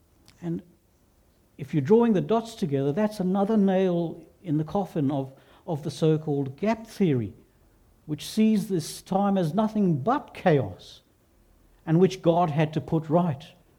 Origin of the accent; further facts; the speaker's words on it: Australia; now in England; I studied Hebrew a long time ago as an Australian living in England under a Welsh tutor, so something has definitely had to get lost in the vocalization of that.